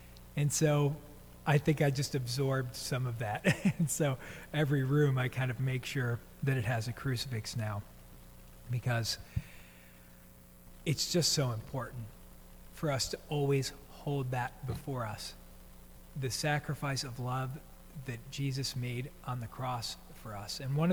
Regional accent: Brooklyn, New York, United States; When I was growing up in Brooklyn, we went to St. Brendan's Catholic Church.

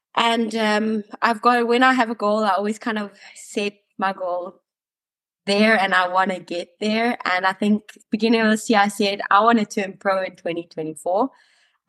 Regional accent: South Africa; now in Switzerland; So I'm currently living in Switzerland. I started my whole triathlon career about 8 years ago. I grew up in South Africa. I'm sure a lot of people can hear that by the accent. And I moved back to Switzerland 4 years ago.

